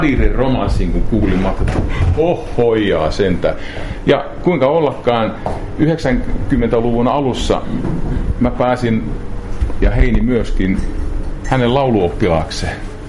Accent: Pirkkala, Pirkanmaa, Finland; also born or lived in Tampere; now in Kangasala, Finland; muutettiin ja meni lukioon sitten Pirkkalaan. Ja Pirkkala on oikeasti, vaikka mä oon tamperelainen syntyjä, niin Pirkkala oikeasti on jotenkin mun edelleen kotikunta. Vaikka me on asuttu täällä Kangasalla, joka on hieno kaupunki, totta kai ei siinä mitään, niin 17 vuotta asuttu täällä.

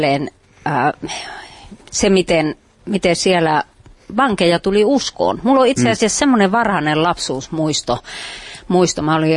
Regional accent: Konnunsuo, South Karelia, Finland; Siis mä oon melkein koko lapsuuteni ja nuoruuteni asunut Konnunsuolla. Siis mä olin 3-vuotias, kun sinne muutettiin.

